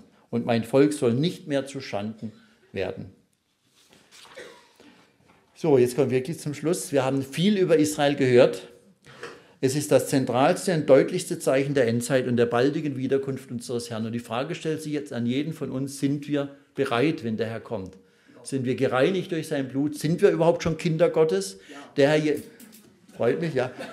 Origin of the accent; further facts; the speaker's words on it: Baden-Württemberg, Germany; dieses kleine Land, das halb so groß ist wie mein Heimatland, Baden-Württemberg.